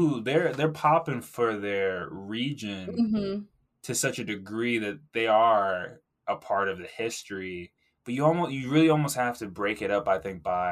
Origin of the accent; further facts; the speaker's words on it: West Coast, United States; I'm coming from the West Coast, and it's all my like songs.